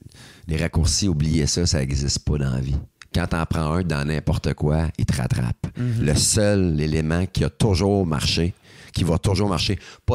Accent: Drummondville, Quebec, Canada; Puis on était comme, man, puis c'était chez nous à Drummond en plus.

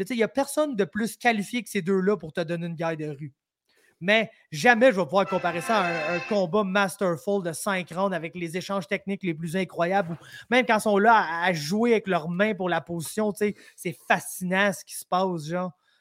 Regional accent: Quebec, Canada; Puis genre, oh yes, en tant que Québécois, on sait.

